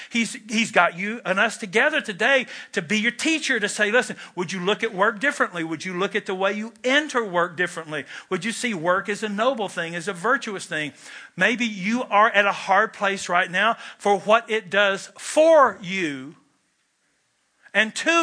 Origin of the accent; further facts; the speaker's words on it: Kentucky, United States; I'm from Kentucky, where smoking is indeed a spiritual gift.